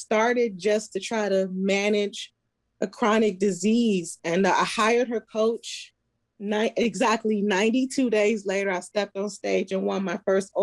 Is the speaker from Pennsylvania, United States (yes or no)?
no; Ohio, United States; I'm originally from Ohio, Ohio, PA area.